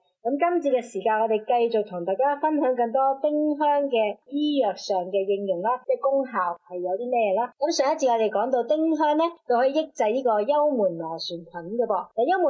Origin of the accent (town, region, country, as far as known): Hong Kong